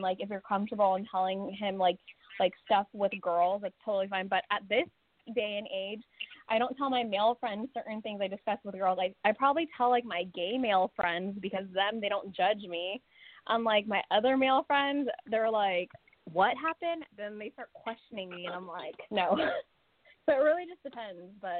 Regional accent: California, United States; from the Bay Area in California.

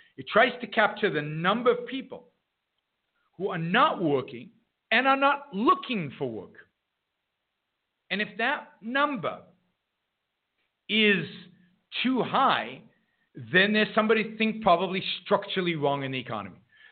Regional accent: Israel; When we grew up in Israel, it was about not being a wimp.

